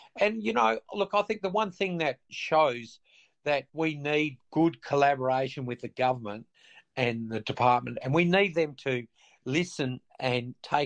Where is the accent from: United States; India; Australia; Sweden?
Australia; Western Australia; particularly a state like Western Australia, which is my home state